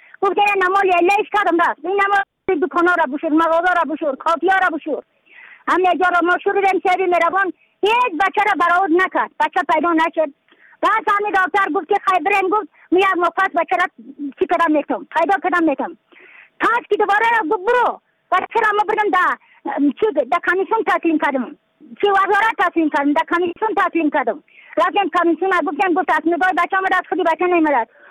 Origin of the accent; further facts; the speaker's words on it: Badakhshan, Afghanistan; از بدخشان هستم، مرکز بدخشان، ولسوالی اقل پایان، قیره وینگ،